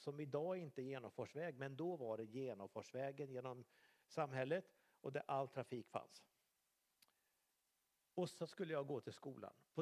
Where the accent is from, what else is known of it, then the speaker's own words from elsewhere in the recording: Skultorp, Västra Götaland County, Sweden; also born or lived in Dalarna; Så fråga mig om jag kommer någonstans ifrån, så är det från Skultorp, fast jag är född i Dalarna. Men där känner jag någonstans att där är jag mitt hem. I Skultorp, som låg 6-7 kilometer utanför Skövde, så bodde vi på Barnvägen 13.